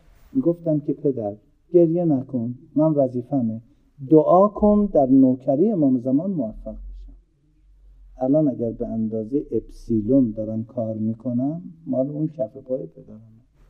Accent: Tehran, Tehran Province, Iran; also born or lived in Azerbaijan; 60 سال پیش که ما از آذربایجان اومدیم تهران، در دورترین محل تهران که هنوز بیابون بود، تای هاشمی، یه خونه اجاره‌ای داشتیم 49 متر.

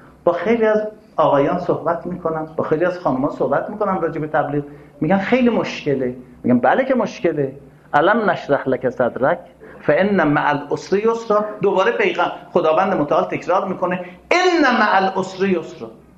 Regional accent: Iran; گفتم من ایرانی هستم.

